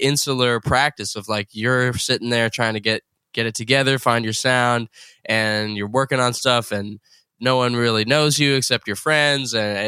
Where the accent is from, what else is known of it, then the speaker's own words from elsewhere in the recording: Chapel Hill, North Carolina, United States; I'm from Chapel Hill, North Carolina.